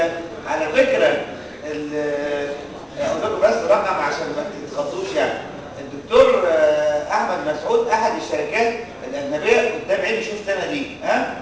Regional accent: Cairo Governorate, Egypt; والشقه اللي انا ساكن فيها في مدينه نصر

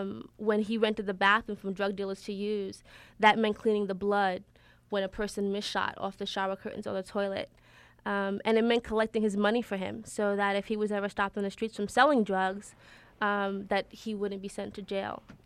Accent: Boston, Georgia, United States; I went to Georgia. I grew up. I was raised in Boston, Georgia.

